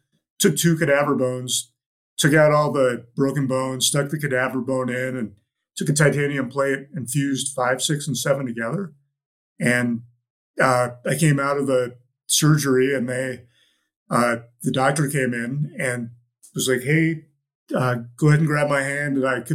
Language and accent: English; Lander, Wyoming, United States; My family was really into the outdoors. I grew up in Lander, Wyoming, okay. where National Outdoor Leadership School is.